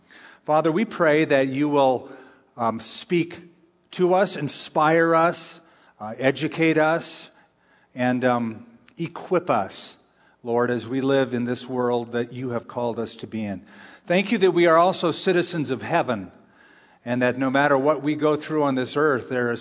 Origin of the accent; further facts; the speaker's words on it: California, United States; I'm a tall man. I'm an old man. I'm a German. In my origin, I'm a Californian